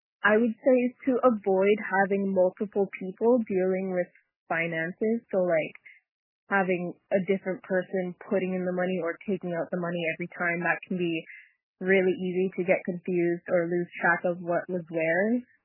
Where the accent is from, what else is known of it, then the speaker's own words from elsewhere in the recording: Baker Lake, Nunavut, Canada; I'm from Baker Lake.